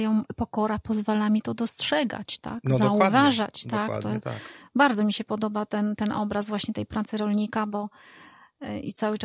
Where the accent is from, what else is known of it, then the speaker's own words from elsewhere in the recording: Pomeranian Voivodeship, Poland; Bo tak ja pochodzę z Kaszub, tam mój dziadek uprawiał rolę